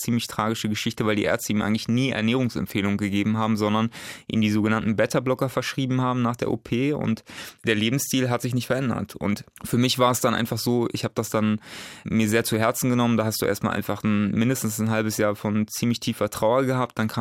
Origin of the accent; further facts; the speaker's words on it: Berlin, Germany; Ich komme aus Berlin